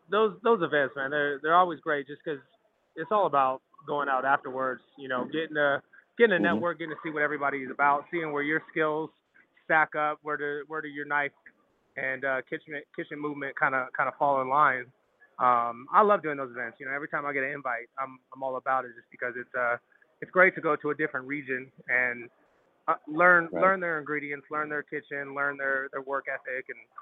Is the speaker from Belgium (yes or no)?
no; Oakland, California, United States; I'm born in San Francisco, raised in the Bay Area, Oakland, California.